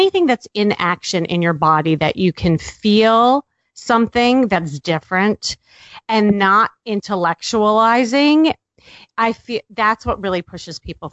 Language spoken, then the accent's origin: English; Chicago, Illinois, United States; I grew up in Chicago. Yeah, born and raised.